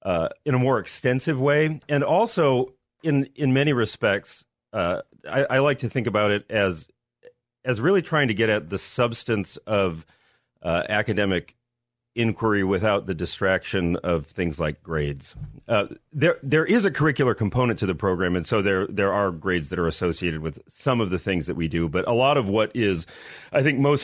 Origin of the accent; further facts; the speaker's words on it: Michigan, United States; I was born in Michigan and grew up in Michigan, but all my family is from Ohio on both sides.